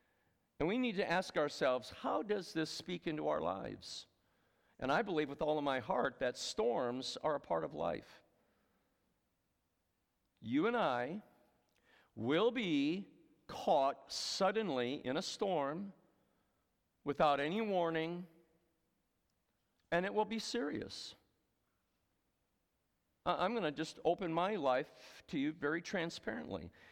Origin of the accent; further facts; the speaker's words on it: Muskegon, Michigan, United States; Now, I was born and raised in Michigan in a city called Muskegon. And if you're looking at a map of Michigan, that's right on Lake Michigan.